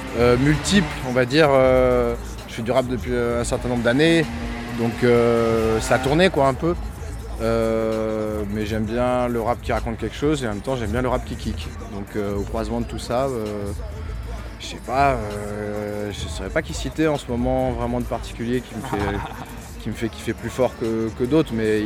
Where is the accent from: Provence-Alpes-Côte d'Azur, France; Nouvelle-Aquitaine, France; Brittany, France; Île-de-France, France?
Île-de-France, France; Paris; Je suis parisien au départ et ça fait presque 10 ans maintenant que je suis en Ariège.